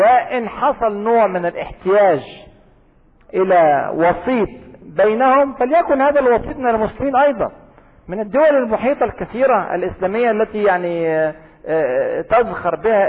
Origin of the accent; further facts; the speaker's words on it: Egypt; وزي ما يقول عندنا في مصر كده ورينا عرض كتافك.